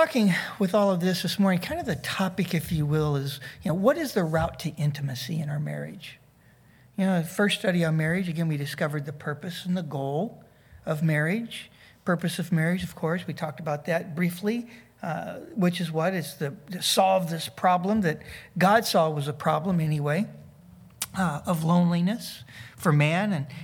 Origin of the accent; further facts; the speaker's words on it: Talala, Oklahoma, United States; I grew up in Tallala